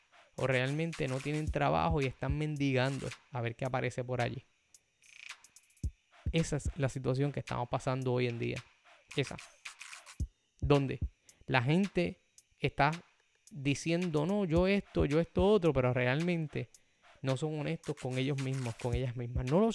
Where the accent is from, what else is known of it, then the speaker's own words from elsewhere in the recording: Puerto Rico; Y digo la realidad del país como puertorriqueños, porque vivo en Puerto Rico.